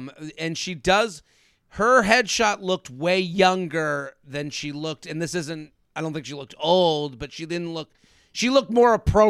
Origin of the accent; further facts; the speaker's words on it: North Dakota, United States; I'm here from North Dakota.